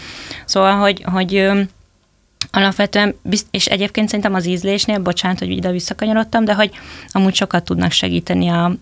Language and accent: Hungarian; Southern Slovakia, Slovakia; gyerekkoromban azt használtuk, én ugye felvidéki vagyok